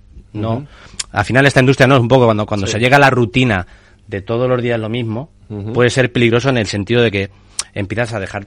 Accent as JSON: {"language": "Spanish", "country": "Spain", "said": "Muy resolutivo, como español, que somos nosotros, que somos nuestro carácter"}